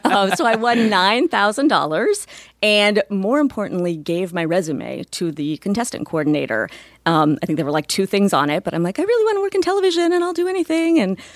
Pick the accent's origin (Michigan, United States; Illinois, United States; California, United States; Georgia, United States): California, United States; San Diego; And I even grew up in Southern California. I mean, I grew up in the San Diego area, went to school in Pomona, which are, you know, both within a couple hours of here, and knew no one who did this for a living.